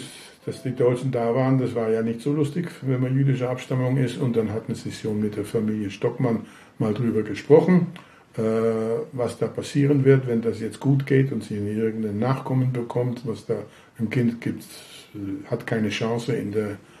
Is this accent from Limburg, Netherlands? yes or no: no; Amsterdam, North Holland, Netherlands; also born or lived in Naarden; ich bin dann in Naarden geboren worden, im Dezember 40 und in irgendwann in 42 mussten sie dann umziehen in die sogenannte Rivierenbuurt in Amsterdam. Das ist also in Amsterdam Süd, das ist bei der Maastraat, Waalstraat, Lekstraat, Rijnstraat in dieser Gegend.